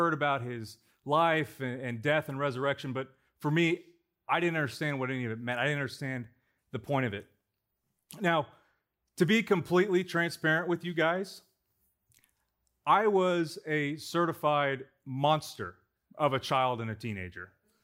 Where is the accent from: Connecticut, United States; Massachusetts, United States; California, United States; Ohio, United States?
California, United States; Temecula; So I grew up out in Temecula with a big family.